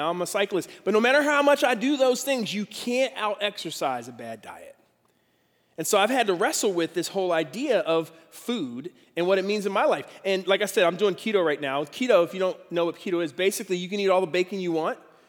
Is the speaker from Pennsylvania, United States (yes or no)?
yes; Philadelphia, Pennsylvania, United States; I grew up in Philadelphia, and if you know anything about Philadelphia architecture, one of the things that Philly's known for are row homes